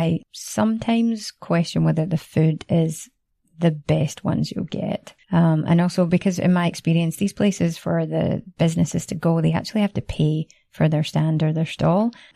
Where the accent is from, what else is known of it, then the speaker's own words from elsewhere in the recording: Scotland, United Kingdom; accent: Scottish; now in Barcelona, Spain; Time to work on refining my accent, which I have immediately had to soften down again since I got back to be understandable. But yeah, really nice. Got a chance to see some family, see some friends, enjoy some Scottish delicacies